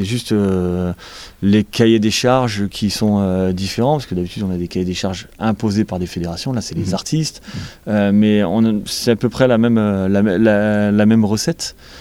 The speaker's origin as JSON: {"language": "French", "town": "Violaines", "region": "Hauts-de-France", "country": "France", "tie": "born or raised there", "also_born_or_lived": "Valenciennes", "said": "je suis né à Valenciennes, j'ai vécu à côté de la Bassée, à Violaine."}